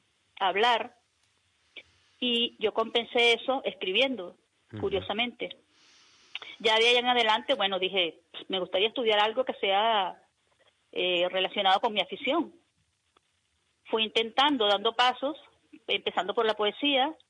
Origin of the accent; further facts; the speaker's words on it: Venezuela; now in Spain; porque soy de Venezuela, aunque ya tengo 7 años aquí en España.